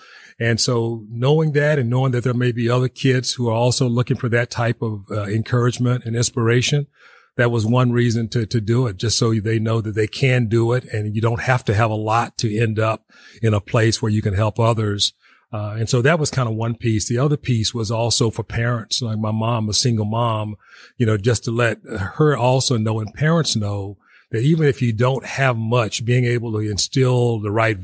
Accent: Tyler, Texas, United States; big on the enjoyment of just being a kid growing up in Tyler.

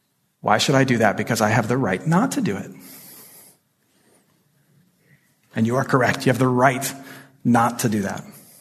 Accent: Michigan, United States; on the west side of Michigan, my home state

